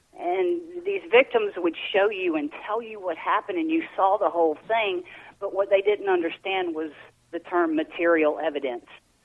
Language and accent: English; Mississippi, United States; now in Louisiana, United States; I was raised down here in the Deep South. Part of my youth was in Mississippi. I'm in Louisiana now, Southeast Louisiana.